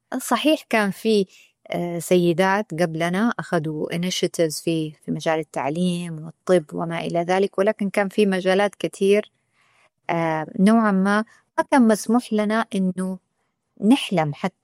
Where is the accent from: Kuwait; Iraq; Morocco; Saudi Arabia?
Saudi Arabia; Hejaz; أنا من الحجاز، ثقافة سعودية موطنا، مسلمة،